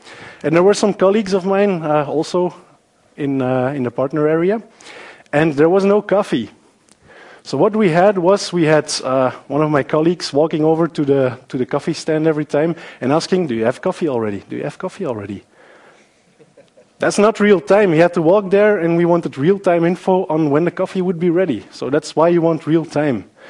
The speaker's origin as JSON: {"language": "English", "town": "Antwerp", "region": "Flanders", "country": "Belgium", "second_language": "English", "said": "I'm from Antwerp"}